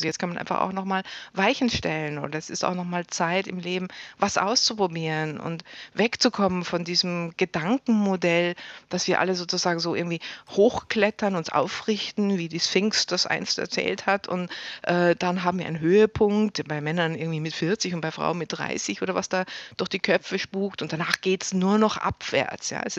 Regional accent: Munich, Bavaria, Germany; born or raised there; now in Berlin, Germany

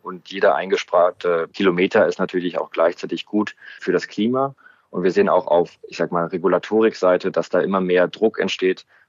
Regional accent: Berlin, Germany; ich komme aus Berlin, bin 31 Jahre alt

